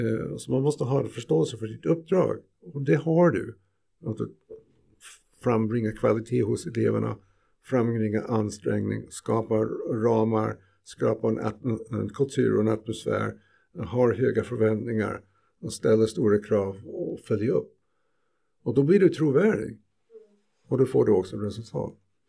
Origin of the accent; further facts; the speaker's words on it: United States; Så att jag tänkte som amerikan att det är intressant att öppna frågan till eleverna.